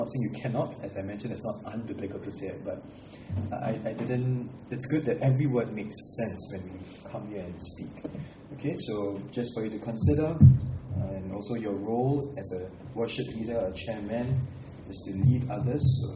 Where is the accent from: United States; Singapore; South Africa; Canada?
Singapore; I was born here in Singapore. I'm a Singapore citizen. I was raised here. I went to schools here in Singapore. I don't even speak an Indian language properly.